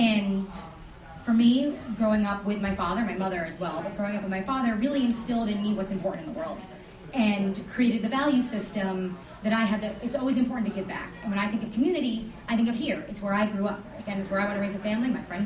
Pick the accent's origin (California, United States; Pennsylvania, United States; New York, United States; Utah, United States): New York, United States; Saugerties; I'm born and raised in Saugerties, New York. I went to Saugerties High School, public school, and then on to the ILR school at Cornell